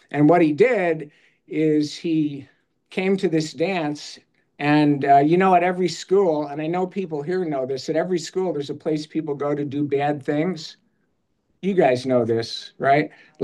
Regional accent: Chicago, Illinois, United States; I grew up in Chicago and Southside Chicago.

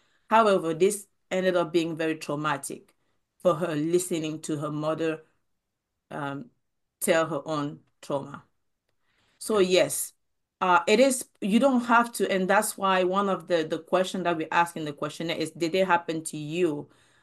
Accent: Cameroon; now in United States; until I moved to the United States, because I'm originally from Cameroon

